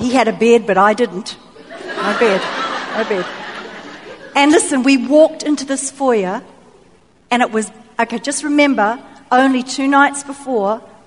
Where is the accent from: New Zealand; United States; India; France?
New Zealand; I'm from New Zealand, from a farming community.